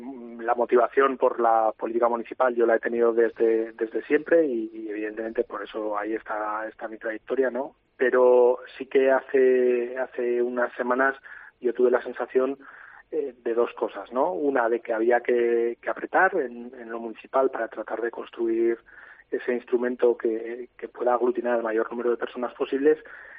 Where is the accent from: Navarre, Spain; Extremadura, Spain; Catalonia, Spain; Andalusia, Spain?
Navarre, Spain; Tudela; yo soy de Tudela, tengo aquí mi familia, quiero que mi familia viva aquí